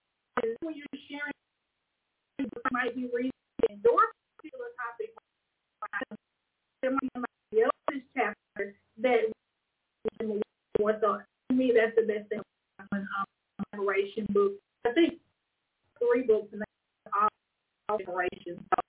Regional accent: Alabama, United States; I'm originally from Alabama, which is in Elmore County. I reside in Montgomery, Alabama.

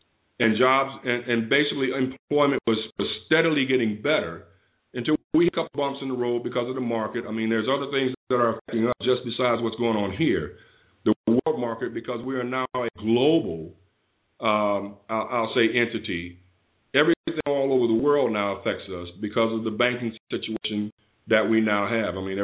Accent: Chicago, Illinois, United States; when I was growing up in Chicago, we had a thing called a Black Business Director

